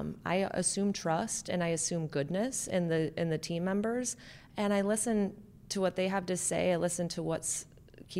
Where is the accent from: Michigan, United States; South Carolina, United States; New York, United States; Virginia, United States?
Michigan, United States; Yeah, I grew up in southeastern Michigan.